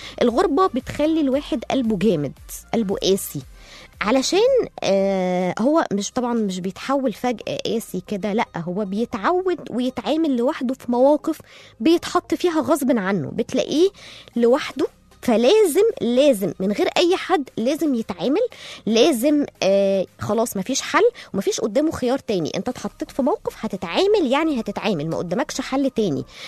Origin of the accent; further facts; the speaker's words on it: Egypt; moved away; لا احنا عندنا في مصر غير، في مصر بيبقى ليها روح كده